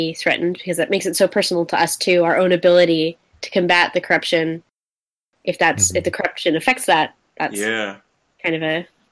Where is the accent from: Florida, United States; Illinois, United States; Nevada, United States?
Illinois, United States; Chicago; I'm from Chicago, man.